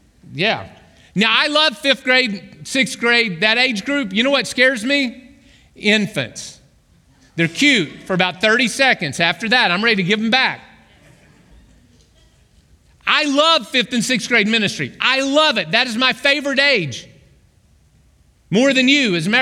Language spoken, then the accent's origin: English; Oklahoma, United States; I grew up in Oklahoma, all right? The only professional team we had in Oklahoma was the University of Oklahoma.